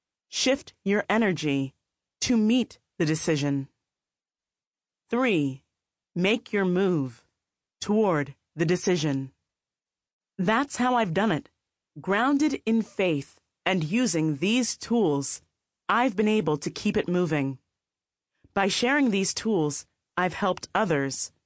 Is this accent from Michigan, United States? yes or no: yes; Detroit, Michigan, United States; How growing up in Detroit, among hard-working people, entrepreneurs, and creative geniuses ignited my dreams